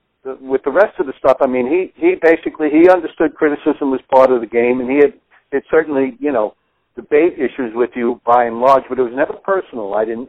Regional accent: Northern United States, United States; accent: Yankee; I'm a Yankee, as you can tell from my accent probably, but as they can certainly tell from it down here.

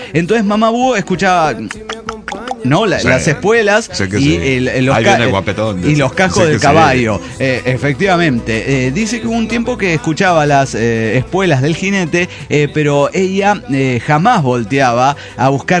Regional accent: Córdoba, Argentina; Sí, quedé argentino, vio, pero yo no soy, yo soy cordobés. Eso es una república aparte.

